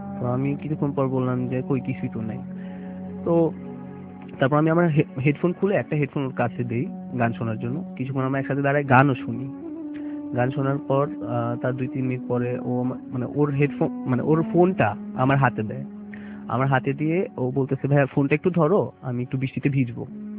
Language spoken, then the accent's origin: Bangla; Dhaka, Dhaka Division, Bangladesh; আমি ঢাকা পল্টন থেকে এসেছি।